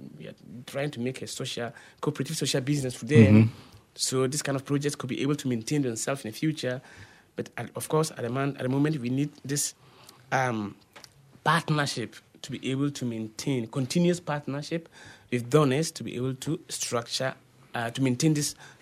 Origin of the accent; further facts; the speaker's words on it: Ghana; now in Spain; I'm a Ghanaian, but I've been here for 13 years. I have some Catalan family who gave me the opportunity to be able to go to school, to do what I'm doing.